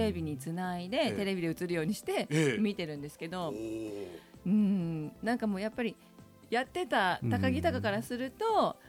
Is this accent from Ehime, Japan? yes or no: yes; Matsuyama, Ehime, Japan; もう生まれも育ちも松山で